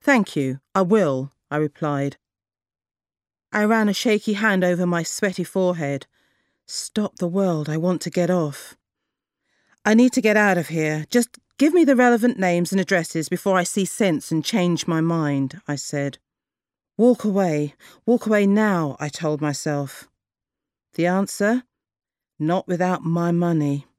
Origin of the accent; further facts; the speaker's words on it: London, United Kingdom; born there; now in Kent, United Kingdom; I write books for children and young adults. And I was born in Clapham in London, and I now live in Kent in England.